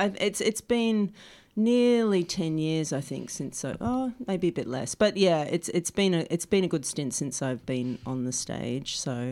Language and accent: English; the Prairies, Canada; now in Australia; Well, I grew up in Canada, in the prairies of Canada, and actually, it's funny, I was warmer there than when we moved to Tasmania because houses are insulated in Canada.